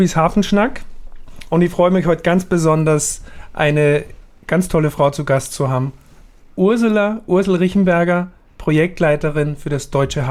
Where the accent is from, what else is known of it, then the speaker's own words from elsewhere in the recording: Austria; now in Hamburg, Germany; weil wir beide nicht wirklich aus Hamburg sind, muss ich ja sagen, dass ich als Österreicher und du geborene Schweizerin